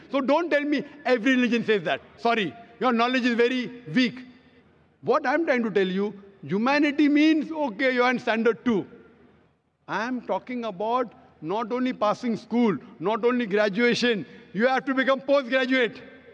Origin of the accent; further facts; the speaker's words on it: Malaysia; we are from Malaysia